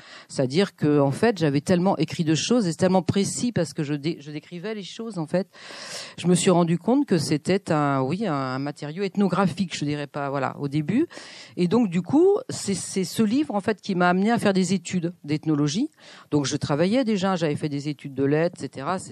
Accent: France; en tant que Française

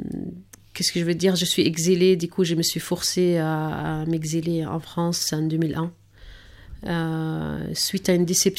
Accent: Gaza, Gaza Strip, Palestine; Donc, je suis palestinienne de Gaza. Je suis réfugiée palestinienne, des parents réfugiés. Mes grands-parents se sont réfugiés du côté paternel. Ils se sont réfugiés des Be'er Saba, donc c'est Sahara El Naqab

